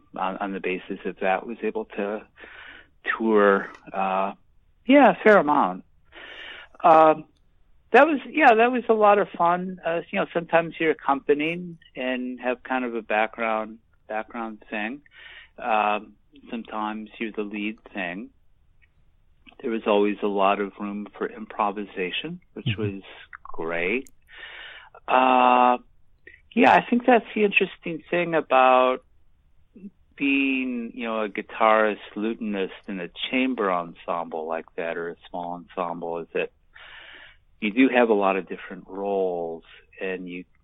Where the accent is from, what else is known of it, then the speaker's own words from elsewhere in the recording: Detroit, Michigan, United States; I'm originally from the Detroit area, but I hired into the Oregon Shakespeare Festival in Ashland in 1992 as a full-time musician.